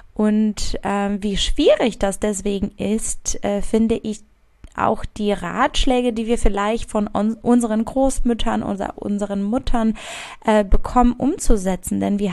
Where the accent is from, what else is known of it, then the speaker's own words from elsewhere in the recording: Poland; German is a second language; moved away as an adult; now in Germany; Ich komme ursprünglich aus Polen und bin erst nach dem Abitur nach Deutschland ausgewandert und habe also meine ganze Kindheit in Polen verbracht